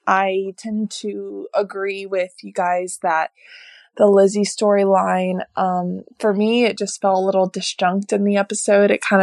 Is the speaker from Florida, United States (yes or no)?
no; North Carolina, United States; I'm from North Carolina.